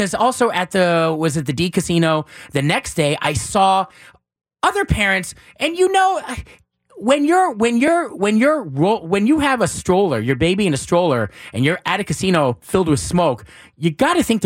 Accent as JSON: {"language": "English", "town": "Washington", "region": "District of Columbia", "country": "United States", "tie": "born or raised there", "said": "This is in my hometown of Washington, D.C."}